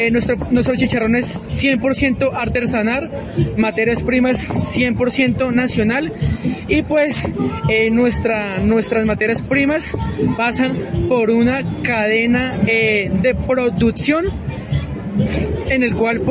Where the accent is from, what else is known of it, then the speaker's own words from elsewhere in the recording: Huila, Colombia; now in Bogotá, Colombia; nosotros somos del Huila, nosotros pues de cierta manera somos del Huila y digamos que crecimos pues con esas raíces huilenses, tolimenses.